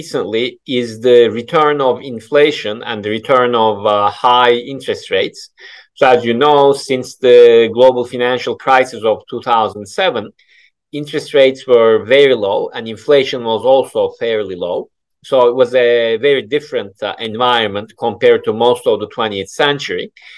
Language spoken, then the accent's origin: English; Turkey; I'm from Turkey originally, so Turkey is always on my horizon.